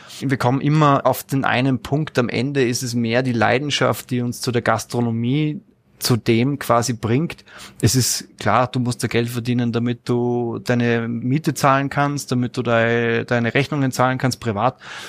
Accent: Salzburg, Austria; Ich bin Salzburger, ich bin 35 Jahre

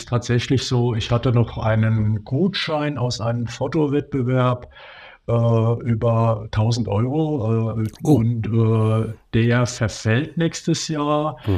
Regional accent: Zweibrücken, Rhineland-Palatinate, Germany; now in Mainz, Germany; ich bin gebürtiger Zweibrücker und bin in Zweibrücken aufgewachsen und zu der Zeit war Mainz noch so weit weg.

